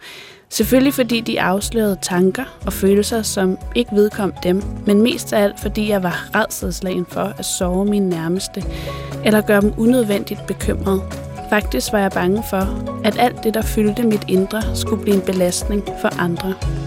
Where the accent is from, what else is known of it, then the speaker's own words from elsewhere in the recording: Zealand, Denmark; Jeg er vokset op i Odsherred, som er et område i det nordvestlige Sjælland.